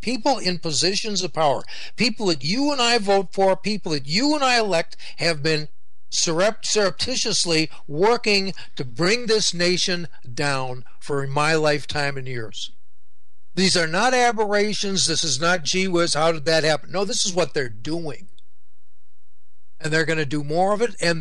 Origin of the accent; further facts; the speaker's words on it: Illinois, United States; up in my hometown in northern Illinois